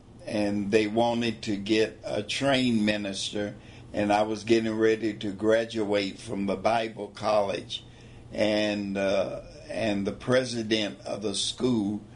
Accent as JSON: {"language": "English", "town": "Jeffersonville", "region": "Indiana", "country": "United States", "tie": "born there", "said": "I was born in Jeffersonville, Indiana, on April 18, 1933."}